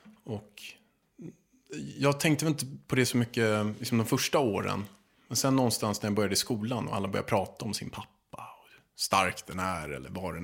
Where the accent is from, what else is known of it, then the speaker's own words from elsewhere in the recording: Chile; now in Sweden; Jag kom hit till Sverige från Chile under Pinochet-tiden, när jag kom hit väldigt många chilenare.